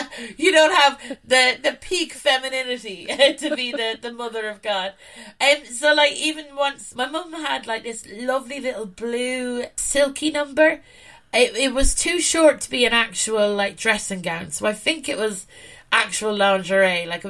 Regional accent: Ireland; Like, for me as an Irish woman, the inspiration of Mary in regards to fashion

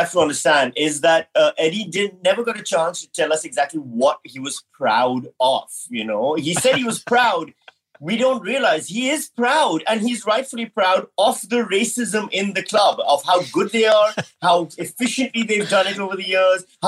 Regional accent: Pakistan; now in Australia; I'm from Pakistan and I don't give a shit about cricket.

